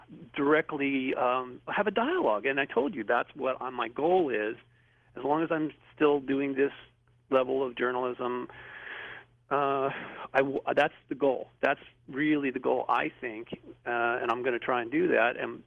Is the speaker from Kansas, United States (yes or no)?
no; Malibu, California, United States; I'm growing up in Malibu, and I know my parents